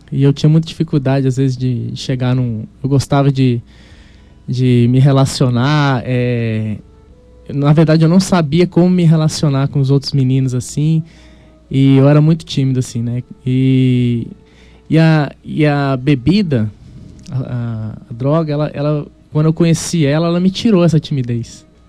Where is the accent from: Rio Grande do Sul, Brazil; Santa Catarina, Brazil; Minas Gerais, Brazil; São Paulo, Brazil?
Minas Gerais, Brazil; Juiz de Fora; born there; sou filho de militar, né? Então meu pai, ele é das Forças Armadas, e eu morei em vários estados, mas eu nasci em Juiz de Fora, Minas Gerais